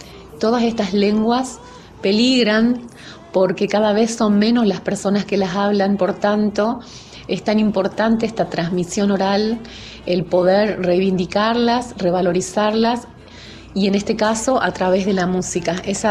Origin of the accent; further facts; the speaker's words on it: San Salvador de Jujuy, Jujuy, Argentina; Yo soy de San Salvador de Jujuy, del Valle. Si bien mi provincia es conocida por la Puna y la Quebrada, también tenemos zona de valles y yungas, lugares que son muy verdes y muy hermosos. Estoy a unos pasos del río Sibisibi